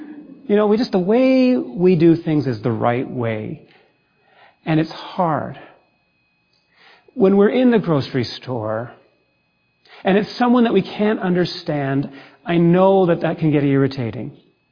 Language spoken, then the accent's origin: English; Toronto, Ontario, Canada; I grew up in Toronto. I was born in Scarborough and in a neighborhood of townhouses, first starter homes